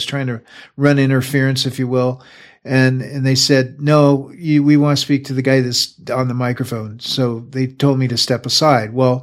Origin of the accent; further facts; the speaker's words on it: Everett, Washington, United States; Now, there was a time back in early on in street ministry in my hometown, Everett, Washington.